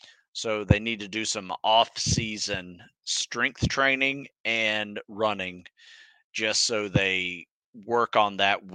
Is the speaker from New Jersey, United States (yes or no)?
no; Florida, United States; And I grew up in Florida, so swimming was kind of like what everybody did